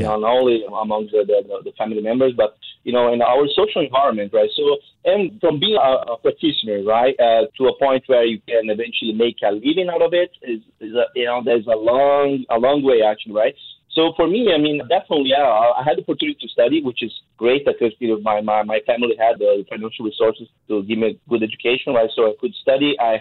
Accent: Brazil; English is a second language; I'm coming from Brazil

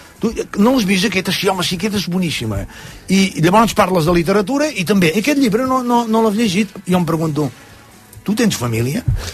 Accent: Catalonia, Spain; sóc català

